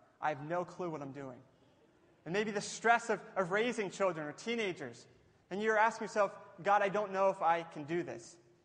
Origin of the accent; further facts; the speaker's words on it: Latrobe, Pennsylvania, United States; I grew up in Derry. I did not live in Derry. I lived in Latrobe, so I did not grow up in a farm or near a farm.